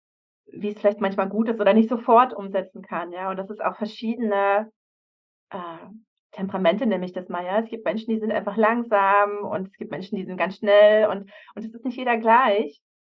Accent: Havelberg, Saxony-Anhalt, Germany; am Freitag fahre ich in meine Heimat Havelberg

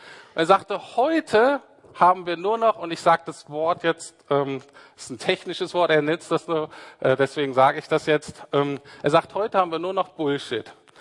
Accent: Berlin, Germany; dass die eine ganz andere Sensibilität anscheinend haben als ich als Berliner.

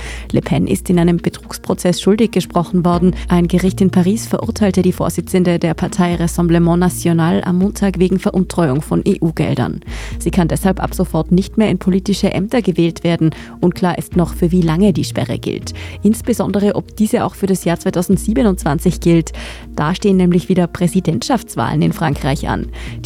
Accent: Lower Austria, Austria; das sage ich als Niederösterreicherin

